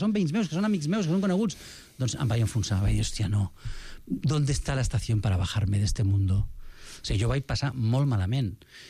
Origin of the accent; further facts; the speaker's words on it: Barcelona, Catalonia, Spain; I la meva mare va venir de Granada al barri del costat, que és la Trinitat Nova. Per tant, jo sóc d'aquí, jo sóc català, jo sóc espanyol